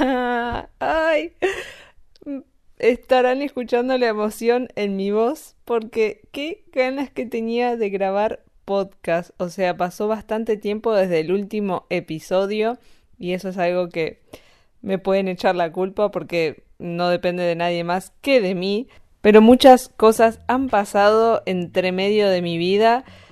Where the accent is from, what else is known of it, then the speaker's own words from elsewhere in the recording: Argentina; also born or lived in Granada / Andorra; now in Innsbruck, Austria; somos de Argentina y emigramos a España hace como en el 2016 y estuvimos viviendo en Granada, España, después nos fuimos a Andorra, después volvimos a España y ahora estamos en Innsbruck, Austria.